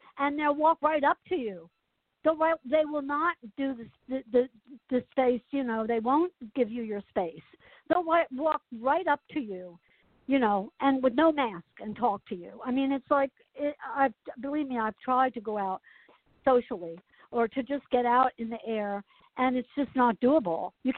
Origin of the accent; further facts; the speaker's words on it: Asbury Park, New Jersey, United States; my community where I grew up in Asbury Park in New Jersey, the state of New Jersey.